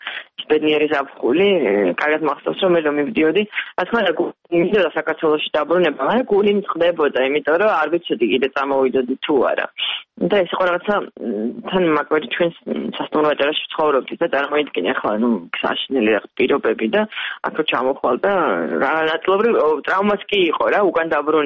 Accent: Tbilisi, Georgia; მაგრამ თბილისში გავიზარდე.

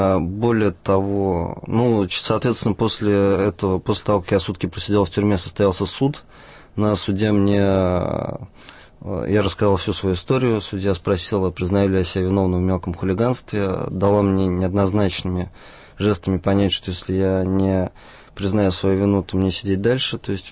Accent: Russia; особо акцентировали все на том, что я из России.

